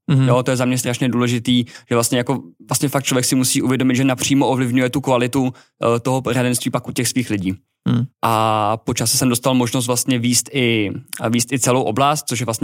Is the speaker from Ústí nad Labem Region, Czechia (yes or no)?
yes; Děčín, Ústí nad Labem Region, Czechia; Já jsem z Děčína, což je relativně malé město